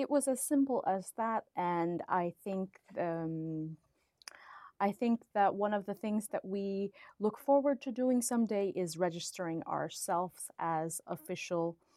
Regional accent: India; now in Finland; My partner is from Latvia and I am from India, which is why the name Couple of Expats.

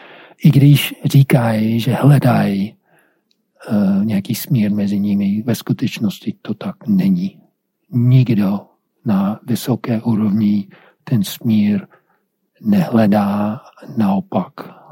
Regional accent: North Carolina, United States; protože jsem vyrůstal v Severní Karolíně, takže pro mě to není nic nového

